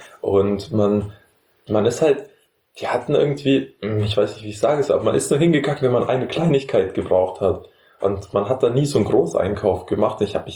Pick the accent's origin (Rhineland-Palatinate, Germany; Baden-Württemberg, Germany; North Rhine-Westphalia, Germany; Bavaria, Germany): Bavaria, Germany; Memmingen; Die Stadt, wo ich herkomme.